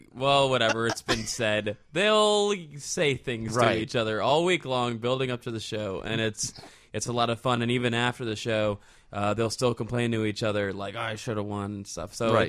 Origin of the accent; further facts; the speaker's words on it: St. Louis, Missouri, United States; It started at a bar in my hometown of St. Louis.